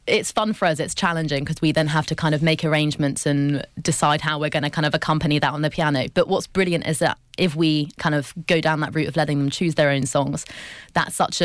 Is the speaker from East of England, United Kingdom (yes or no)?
yes; Harpenden, East of England, United Kingdom; Harpenden, St Albans.